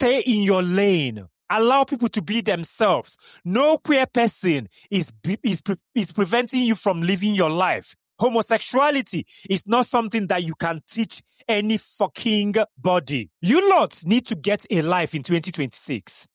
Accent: Kano, Nigeria; also born or lived in Enugu; I grew up in Nigeria. I grew up as an Igbo man. I am an Igbo man. I grew up in Kano. I went to primary school in Kano. I went to secondary school in Enugu.

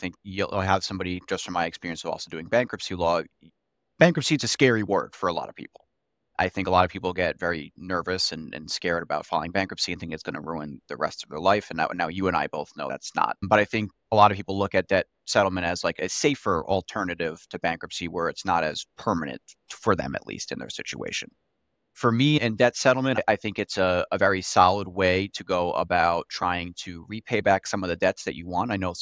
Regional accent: New York City, New York, United States; moved away as an adult; now in Boston, United States; So I grew up in New York City. I moved out to Boston to go to law school.

